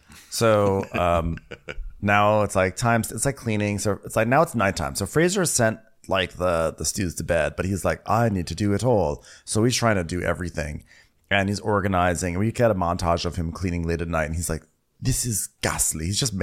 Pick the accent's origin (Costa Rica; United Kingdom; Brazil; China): Costa Rica